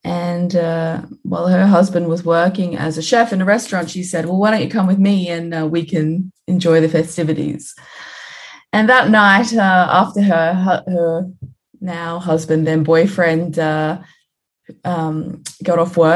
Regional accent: Redcliffe, Queensland, Australia; accent: Australian; now in Switzerland; I was born and bred in Brisbane, well, actually Redcliffe, just north of Brisbane.

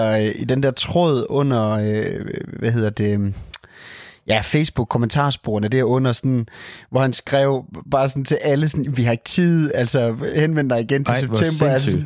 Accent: Gæstelave, Region of Southern Denmark, Denmark; Det kan jeg også huske fra Gæstelave, der hvor jeg kommer fra, sådan en lille by ude for Ringe

